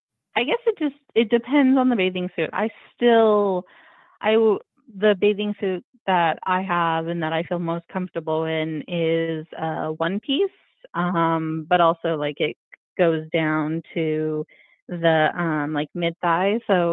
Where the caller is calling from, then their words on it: Las Vegas, Nevada, United States; I'm calling from Las Vegas.